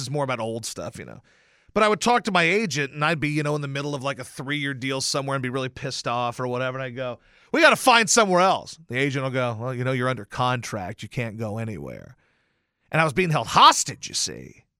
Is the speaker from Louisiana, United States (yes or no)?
yes; Louisiana, United States; I grew up in Louisiana.